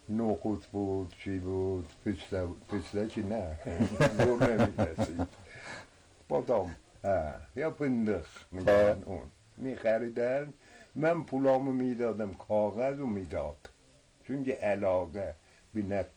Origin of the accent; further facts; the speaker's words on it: Zanjan, Zanjan Province, Iran; born there; من متولد 1319 همین تو زنجان به دنیا اومدم.